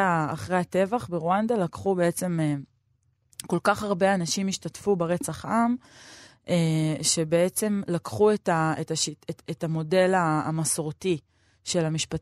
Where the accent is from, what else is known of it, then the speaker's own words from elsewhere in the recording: Neve Shalom, Jerusalem District, Israel; כבר הזכרת שגדלתי בנווה שלום, אז נווה שלום, אתה מכיר את נווה שלום?